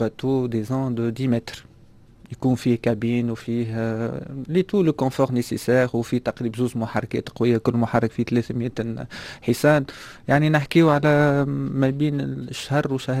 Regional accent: Tunisia; اليوم مثلا ديما نحكي على الكومبوزيت اللي هي الاكثر ميتيه موجوده عندنا في تونس، يعني صناعه موجوده في تونس

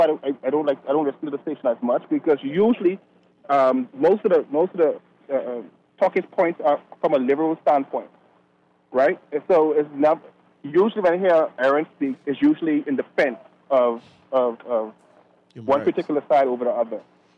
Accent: Abaco, Bahamas; because I'm from Abaco, and I'm telling you, it's not as cut and dry as these panelists on your radio station are saying.

